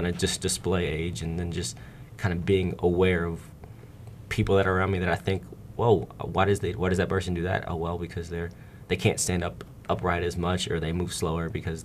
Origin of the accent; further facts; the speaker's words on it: Memphis, Tennessee, United States; I'm actually from Memphis, Tennessee, and that's actually where the National Civil Rights Museum is